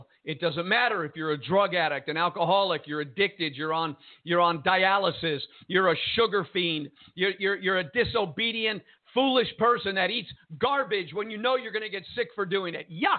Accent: Jersey City, New Jersey, United States; born there; I was born in Jersey City, New Jersey.

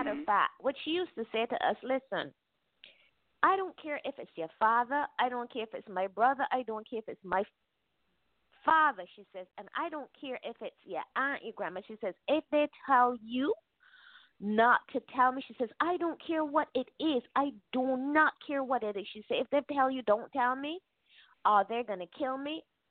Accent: Barbados; moved away as an adult; now in United States; And I've been in the U.S. over 41 years. However, what I noticed growing up in Barbados

